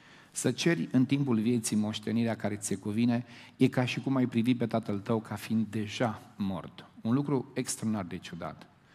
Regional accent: Moldavia, Romania; Eu sunt român, sunt crescut în România, sunt moldovean

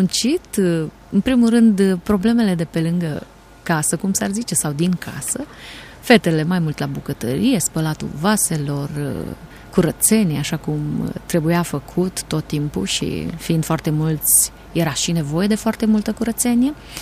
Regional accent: Reșița, Caraș-Severin, Romania; Eu sunt din Reșița și am mers la Biserica Cezarea din Reșița, biserica cea penticostală din Reșița.

